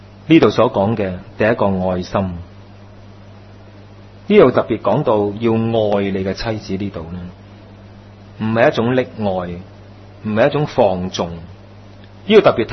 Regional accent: China; 我们中国人说相爱不好口

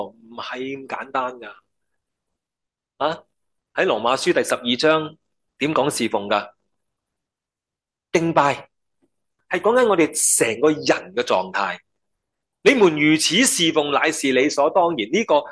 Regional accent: China; 我哋中国人呢家用手争握手噶啦吓

